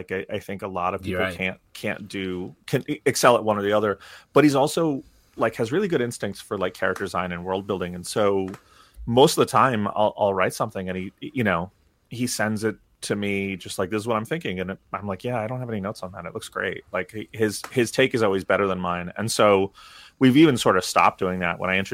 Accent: New York, United States; Because I'm from New York. I don't know how to drive.

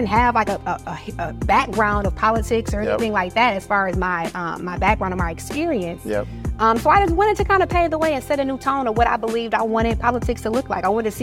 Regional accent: Detroit, Michigan, United States; I'm born and raised in Detroit. I grew up in a servant leadership household that instilled in me the importance of service.

